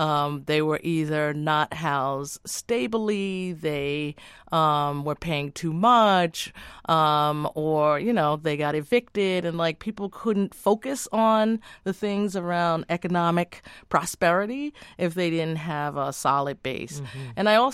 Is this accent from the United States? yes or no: yes; New York, United States; born there; I was born in New York, one of those Brooklynites he was just talking about.